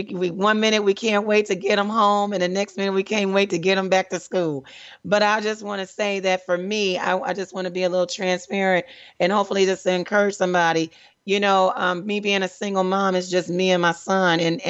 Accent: Detroit, Michigan, United States; Dr. Pastor Spencer T. Ellis from the Citadel of Praise, Detroit, Michigan, straight from my hometown. We went to the same church together.

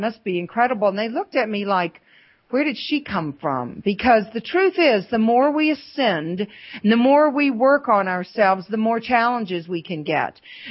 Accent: the South, United States; now in North Georgia, United States; And I'm from the South. My family's from Mississippi.

